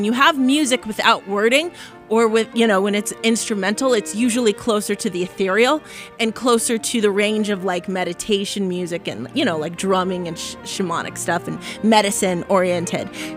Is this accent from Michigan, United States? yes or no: no; Boston, Massachusetts, United States; I grew up in Boston going to punk shows here.